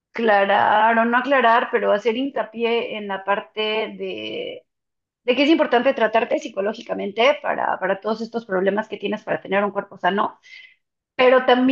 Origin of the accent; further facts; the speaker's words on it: Mexico; moved away; todo eso lo descubrí cuando me fui de México, desafortunadamente. He regresado a México pocas veces y no he tenido la oportunidad de explorar mucho cervecerías mexicanas